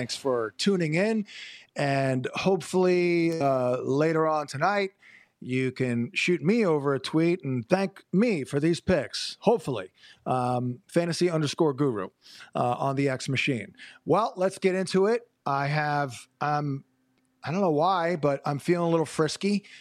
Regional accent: Ireland; I am Irish, for what it's worth.

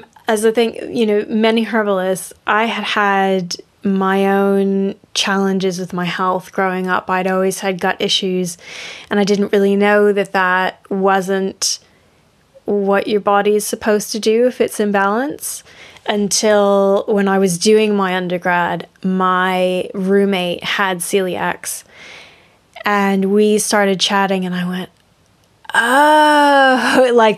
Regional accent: Florida, United States; now in England, United Kingdom; I'm originally from Florida. Oh, really? Oh. Yeah, I grew up like not too far from Disney. And here I am in the middle of nowhere, England.

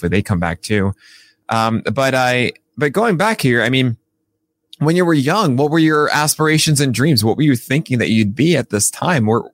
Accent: Arizona, United States; we see each other a lot in Arizona, but there's a more freedom, I think, to it. When it's also my hometown

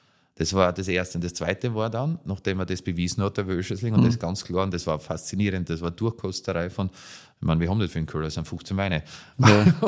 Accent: Schützen am Gebirge, Burgenland, Austria; weil bei uns in Schützen Gebirge, wenn man schaut auf die besten Rieden

